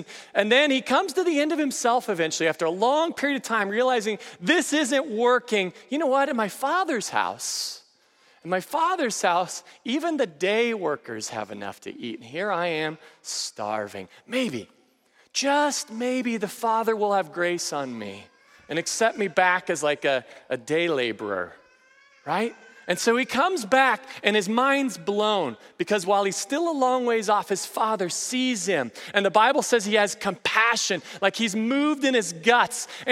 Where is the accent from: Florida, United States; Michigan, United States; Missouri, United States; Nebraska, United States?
Nebraska, United States; So I grew up in Nebraska, and I love steak.